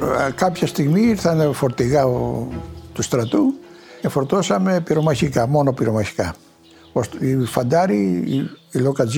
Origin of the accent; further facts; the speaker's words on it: Agios Vasileios, Crete, Greece; Γεννήθηκα στον Άγιο Βασίλειο. Εδώ τελείωσα τη βασική εκπαίδευση, το δημοτικό σχολείο, στο Ρέθυμνο το γυμνάσιο.